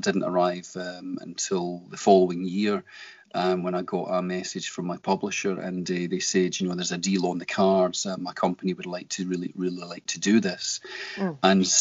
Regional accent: Scotland, United Kingdom; I am Scottish

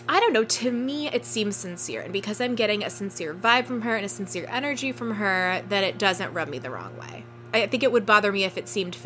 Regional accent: United States; and I'm not saying this because I'm American

